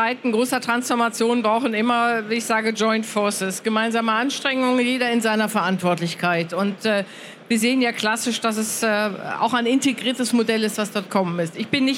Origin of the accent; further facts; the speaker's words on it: North Rhine-Westphalia, Germany; born there; da ich im besten Sinne Nordrhein-Westfalen bin, in Westfalen geboren und im Rheinland assimiliert, bin ich stur und fröhlich.